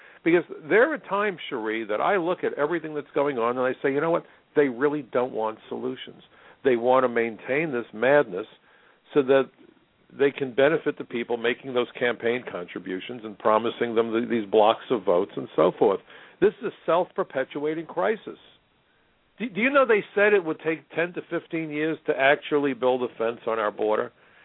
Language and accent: English; New York, United States; You know, as a New Yorker, we lived through 9/11.